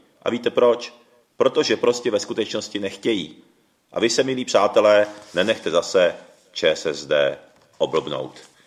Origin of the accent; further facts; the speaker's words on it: Moravia, Czechia; i já jsem hrdý Moravák. Jak říkají rádi lidi na Moravě, říkají, že jsem prý jediný šikmoký Moravák na světě.